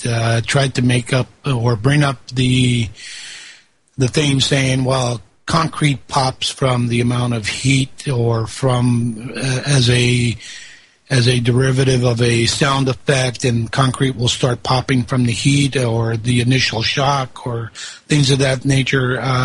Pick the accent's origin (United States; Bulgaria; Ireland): United States; West Hempstead, New York; West Hempstead, Long Island. That's my hometown